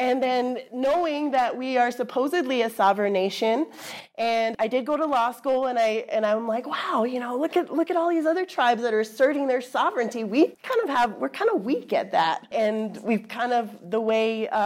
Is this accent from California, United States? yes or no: no; Ajo, Arizona, United States; I was finally fleeing my hometown and getting like a taste of the big world.